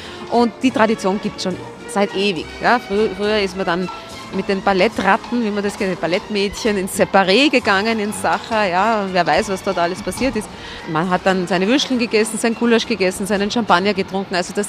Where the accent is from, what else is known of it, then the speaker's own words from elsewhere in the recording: Vienna, Austria; besser als ein Cappuccino, muss ich sagen, als Wiener.